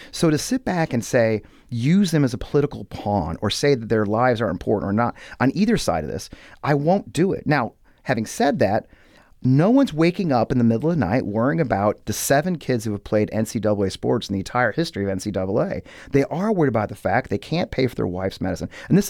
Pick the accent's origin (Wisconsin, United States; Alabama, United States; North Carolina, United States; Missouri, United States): Missouri, United States; Kirkwood; I was raised here in St. Louis in Kirkwood by a Marine.